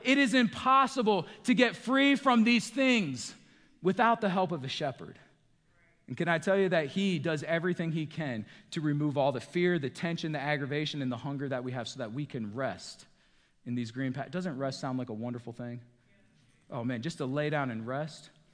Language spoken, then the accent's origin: English; New York, United States; also born or lived in Pennsylvania; I grew up in New York and Pennsylvania, and I'll tell you what, in the summertime up there after it starts raining, I mean, you have thick, luscious green grass.